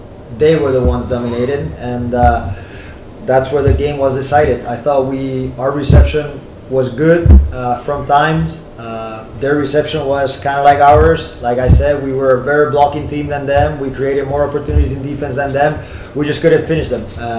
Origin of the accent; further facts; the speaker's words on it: Puerto Rico; back in my hometown in Puerto Rico.